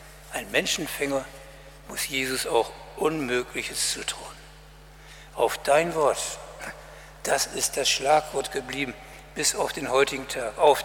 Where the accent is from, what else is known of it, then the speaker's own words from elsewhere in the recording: Bremen, Germany; Ich bin Bremer